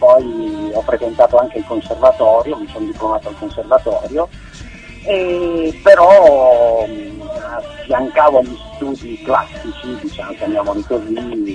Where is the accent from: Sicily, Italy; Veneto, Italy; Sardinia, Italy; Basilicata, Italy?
Basilicata, Italy; Matera; moved away as an adult; now in Milan, Italy; Poi io di origine sono di Matera, arrivo dalla Basilicata. Poi mm-hmm. a 20 anni mi sono spostato qui a Milano con mio fratello